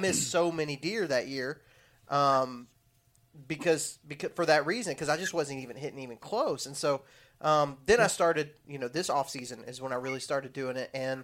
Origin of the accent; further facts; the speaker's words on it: Texas, United States; I'm originally from Texas.